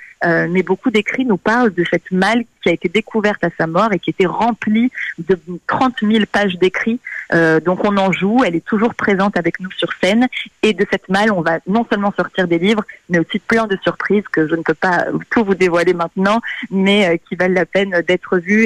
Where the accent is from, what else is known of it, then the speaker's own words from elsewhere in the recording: Portugal; now in France; Moi, je suis portugaise, j'ai vécu au Portugal pendant plus de 4 ans, et aujourd'hui, je suis en France